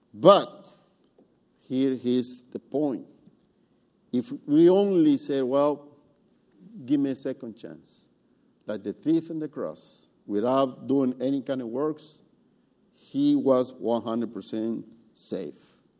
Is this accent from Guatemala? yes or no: yes; Guatemala; English is a second language; moved away as an adult; now in Canada; I'm from Guatemala, Central America